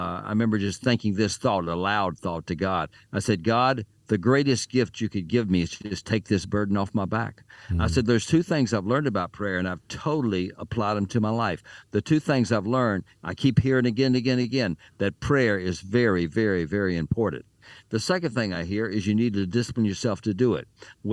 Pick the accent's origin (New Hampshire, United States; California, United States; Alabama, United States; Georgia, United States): Alabama, United States; Montgomery; I was raised in Montgomery, Alabama.